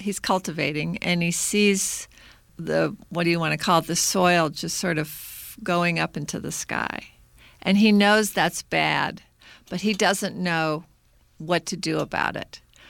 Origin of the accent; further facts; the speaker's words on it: St. Louis, Missouri, United States; Now, I grew up in St. Louis. What's the biggest company in St. Louis? It ain't Budweiser. It's Monsanto.